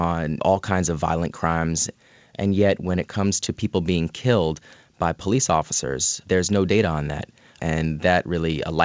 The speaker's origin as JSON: {"language": "English", "town": "Orlando", "region": "Florida", "country": "United States", "tie": "born or raised there", "said": "I grew up in Orlando, Florida. I'm a black man."}